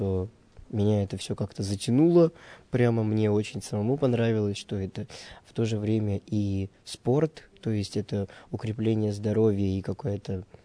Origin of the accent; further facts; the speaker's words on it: Yekaterinburg, Sverdlovsk Oblast, Russia; Я из Екатеринбурга.